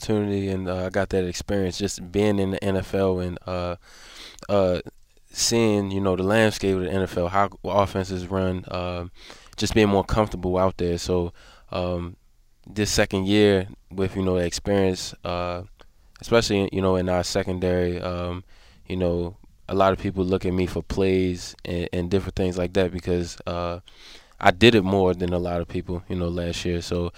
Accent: Baltimore, Maryland, United States; Oh, yeah, I'm from Baltimore.

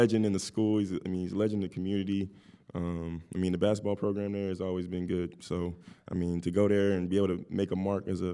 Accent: Westchester, Illinois, United States; I grew up right outside of, I would say, right outside Hillside area. It's called Westchester, Illinois. Not too many people have heard of it, but it's a good town, good people.

